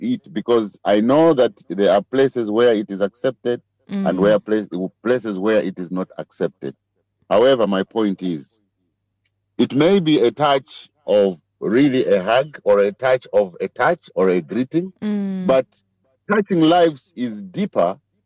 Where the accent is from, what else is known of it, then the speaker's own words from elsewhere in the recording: Malawi; You know, I'm from Malawi. I'm actually in Malawi right now.